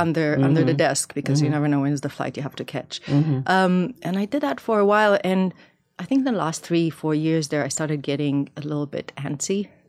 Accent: Jerusalem, Jerusalem District, Israel; moved away as an adult; now in United States; Growing up in Israel in Jerusalem means that something probably just happened. And so I always had that sensibility, I think. And army service led me to journalism. I came to the U.S. a little bi

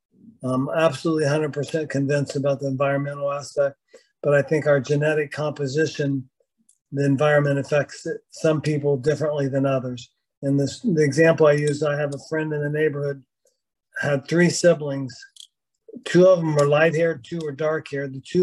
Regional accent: Columbus, Ohio, United States; I grew up in Columbus, Ohio, and I followed the Cincinnati Reds as a kid.

